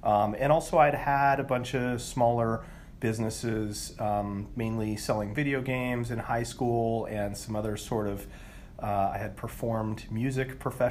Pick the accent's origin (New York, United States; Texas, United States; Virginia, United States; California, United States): California, United States; Santa Cruz; also born or lived in Spain; I'm from Santa Cruz originally and raised almost entirely in Santa Cruz with a small stint in Spain.